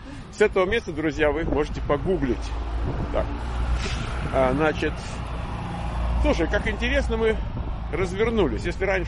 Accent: Moscow, Russia; Раньше я был из Москвы, а теперь я, получается, из Одессы.

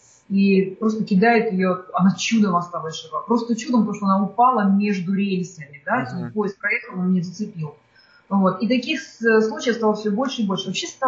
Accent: Luhansk, Luhansk Oblast, Ukraine; moved away as an adult; now in New York, United States; Я родилась в Луганске, прожила там все 37 лет. Через, в общем-то, 37 лет я эмигрировала в Америку, ехала жить в Нью-Йорк. И вот 9 лет я жила в Нью-Йорке

